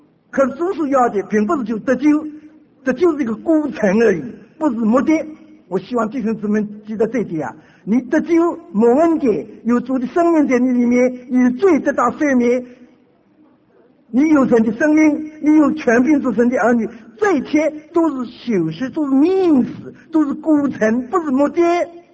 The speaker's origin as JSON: {"language": "Chinese", "country": "China", "said": "我们中国人一句话说，不如有虎跃怎么样跃的虎死"}